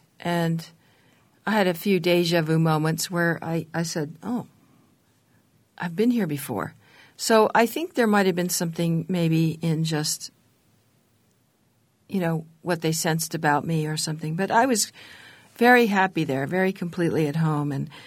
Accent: San Francisco, California, United States; I was raised in the 60s and just across Golden Gate Park from the Haight-Ashbury

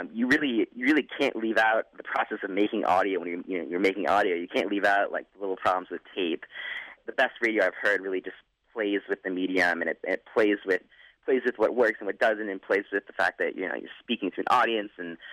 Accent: Lexington, Massachusetts, United States; now in St. Paul, United States; Well, I'm from Boston area. I'm from Lexington. I go to school in St. Paul, Minnesota, in McAllister.

